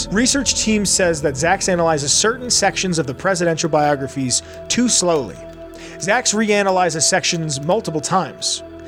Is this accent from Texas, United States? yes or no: no; Pennsylvania, United States; Also, just because I'm from Pennsylvania, I feel like I need to mention Raven Rock, where the president is in southern Pennsylvania.